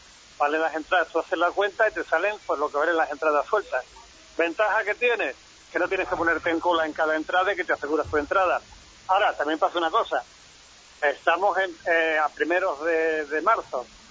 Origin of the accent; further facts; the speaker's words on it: San Martín de Toranzo, Cantabria, Spain; yo no me iba allí a Santander, a mi pueblo, a San Vicente, a San Martín de Toranzo